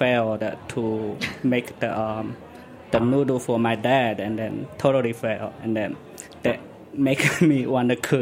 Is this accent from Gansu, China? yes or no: no; Fujian, China; English is a second language; now in New York, United States; I'm from the South China. It's actually I born from Fujian, the Fujian, and I came to like early 90s. I came to the New York with the family